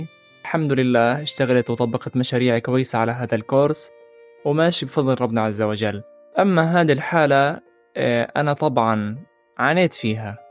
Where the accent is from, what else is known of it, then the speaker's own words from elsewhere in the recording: Gaza, Gaza Strip, Palestine; لكن أنا كطالب فلسطيني غزي أنا مؤمن بثقافة الشعب الفلسطيني